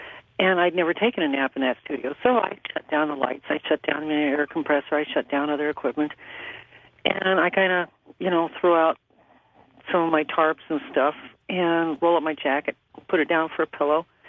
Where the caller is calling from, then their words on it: Anchorage, Alaska, United States; Anchorage, Alaska.